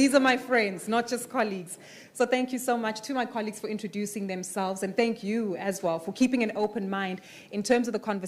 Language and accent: English; South Africa; I come from South Africa, a country that has only experienced 30 years of democracy